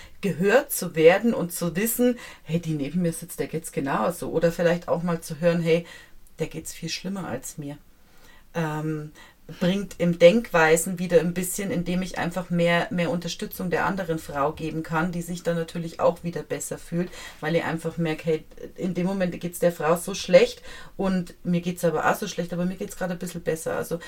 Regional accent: Leipzig, Saxony, Germany; ich bin gebürtige Leipzigerin und war zu Besuch in Leipzig

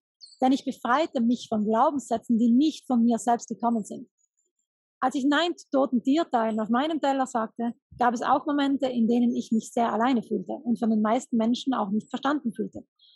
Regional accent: Trentino-Alto Adige, Italy; Ich war eine kleine rebellische Rotzkitsch, sagen wir bei uns in Südtirol.

